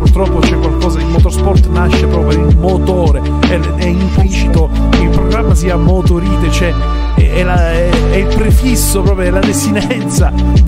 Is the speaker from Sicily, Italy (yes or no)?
yes; Sicily, Italy; Allora, io che vengo dalla Sicilia